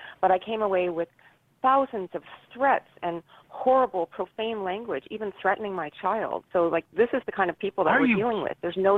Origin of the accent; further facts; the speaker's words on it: Canada; Yes. I'm Canadian. Ah. We live in Canada. And I live near Toronto, but Toronto's the only place you probably would have heard of because we live in sort of a rural area close to Toronto.